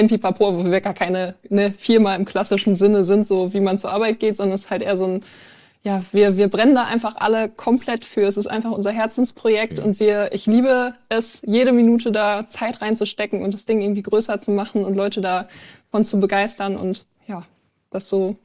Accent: Münster, North Rhine-Westphalia, Germany; Aus Münster.

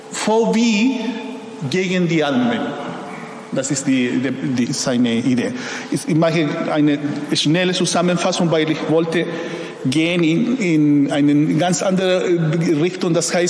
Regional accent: Chile; German is a second language; Und bei uns in Chile, in unserer Umgangssprache, das, was für mich sehr interessant.

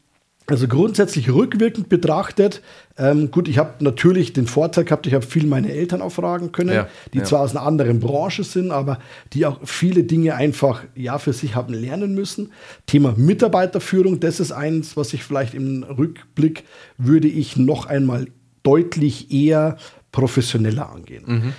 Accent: Abensberg, Bavaria, Germany; Ich komme aus Abensberg. Abensberg ist eine Kleinstadt, also man kennt sich, man weiß, wer das ist.

